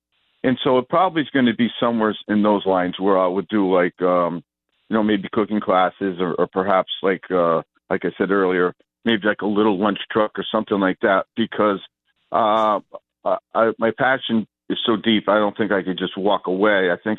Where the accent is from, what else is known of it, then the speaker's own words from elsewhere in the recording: Northeast, United States; I'm from the Northeast. Okay, I live on practically on the coast.